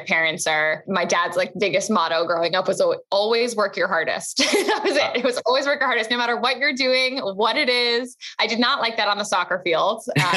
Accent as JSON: {"language": "English", "region": "London", "country": "United Kingdom", "tie": "born or raised there", "said": "growing up in London in, you know, the 2000s"}